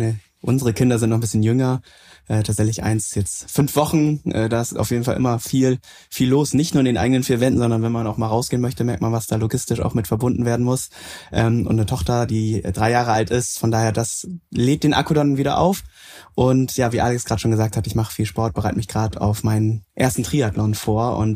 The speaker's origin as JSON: {"language": "German", "region": "Bremen", "country": "Germany", "tie": "born or raised there", "said": "komme ursprünglich aus dem Norden, das heißt, ich bin ein Nordlicht in Bremen, groß geworden, aufgewachsen"}